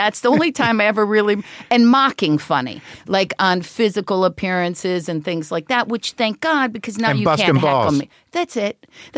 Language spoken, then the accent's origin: English; East Cleveland, Ohio, United States; now in Los Angeles, United States; I grew up East Cleveland.